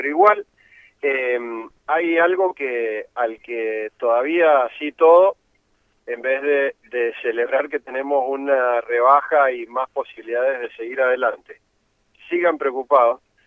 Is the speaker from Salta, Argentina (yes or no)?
no; Mendoza, Argentina; es importante tener una mirada como mendocino